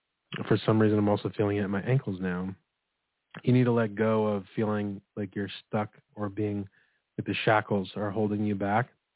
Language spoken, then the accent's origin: English; New York, United States; I'm from New York.